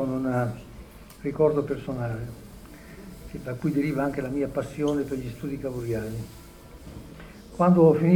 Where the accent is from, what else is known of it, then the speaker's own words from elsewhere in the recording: Emilia-Romagna, Italy; io sono emiliano.